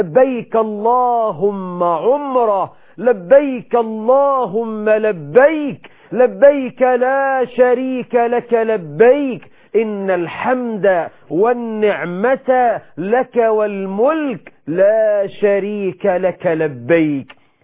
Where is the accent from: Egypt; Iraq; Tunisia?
Egypt; نحن كمصريين